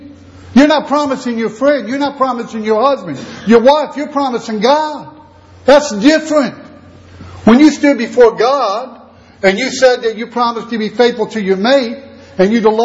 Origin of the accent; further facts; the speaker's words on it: Indiana, United States; There was a man when I grew up in Indiana, and he was a really dear man.